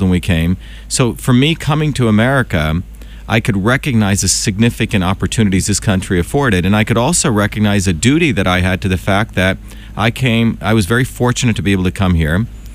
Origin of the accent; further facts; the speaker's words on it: India; born there; You know, I was born in India. My parents came here in 1970.